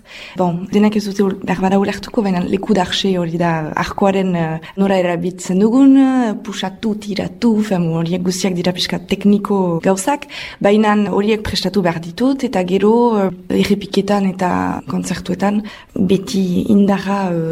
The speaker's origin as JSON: {"language": "Basque", "region": "Nouvelle-Aquitaine", "country": "France", "said": "Beraz, Euskal Herrikoa naiz, Iparraldekoa."}